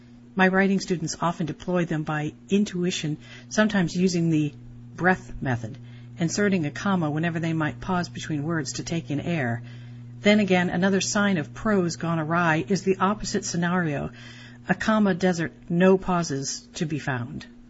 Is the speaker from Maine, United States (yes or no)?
yes; Durham, Maine, United States; The road, its contours hugging field and forest, ran through my hometown of Durham, Maine.